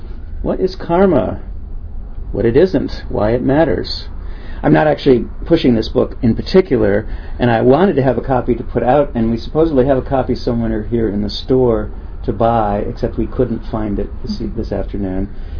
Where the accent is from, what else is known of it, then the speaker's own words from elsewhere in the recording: Midwest, United States; now in Bay Area, United States; But really, I don't think growing up in the Midwest in the 1960s that I had any occasion to think about the word or use it.